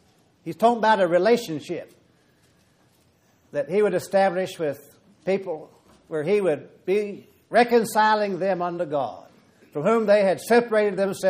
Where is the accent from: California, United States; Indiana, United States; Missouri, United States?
Indiana, United States; Terre Haute; I come from Terre Haute, Indiana.